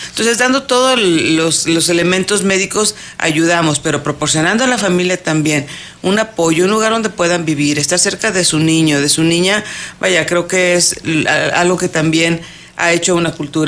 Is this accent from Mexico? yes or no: yes; Mexico; Porque pues como mexicanos nos gusta el contacto con la familia